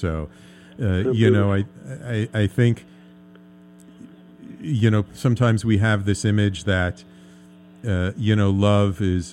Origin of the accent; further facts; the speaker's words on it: Bronx, New York, United States; And so when I was a kid, you know, I grew up in the Bronx, but we had summer property in Lake Mohegan.